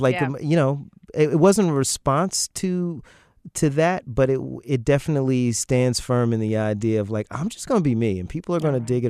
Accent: New Jersey, United States; I was recently in New York and I went to my hometown, New Jersey, and I was driving down those streets

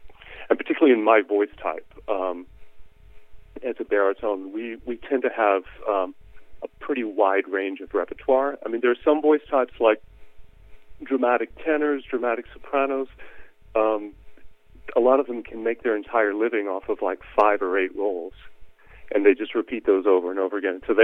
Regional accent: Texas, United States; as a kid growing up in Texas in a country music family

